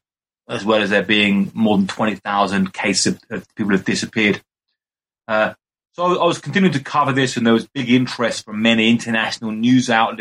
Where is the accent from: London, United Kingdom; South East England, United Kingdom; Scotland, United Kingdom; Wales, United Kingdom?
South East England, United Kingdom; Brighton; moved away as an adult; now in Mexico; Well, I'm originally from Brighton in the UK. I came to Mexico in 2000